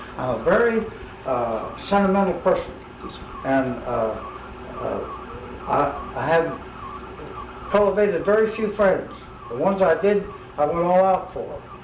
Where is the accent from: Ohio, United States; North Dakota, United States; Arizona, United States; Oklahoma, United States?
Oklahoma, United States; No, I was born out in Panhandle.